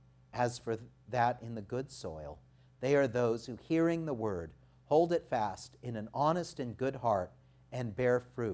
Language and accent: English; California, United States; I grew up here in the Central Valley, and I can say with confidence that I was only sprayed off and sent home from school once in my life